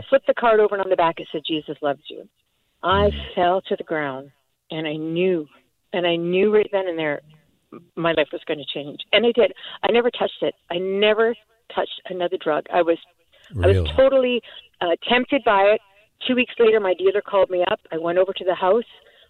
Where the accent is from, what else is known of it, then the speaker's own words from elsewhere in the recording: Canada; moved away as an adult; now in United States; I moved to California from Canada. I'm Canadian.